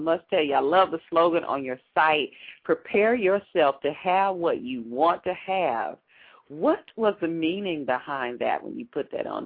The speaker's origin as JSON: {"language": "English", "region": "the South", "country": "United States", "said": "We come from the South, and sometimes we pronounce things like the potato and potato and tomato and tomato."}